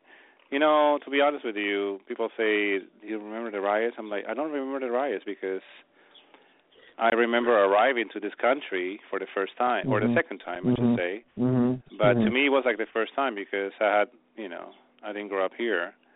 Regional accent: Peru; moved away; Well, I came from Peru.

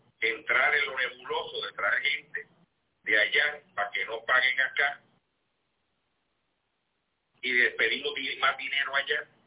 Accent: Costa Rica; Y ve, Costa Rica, tenemos un problema de credibilidad económica.

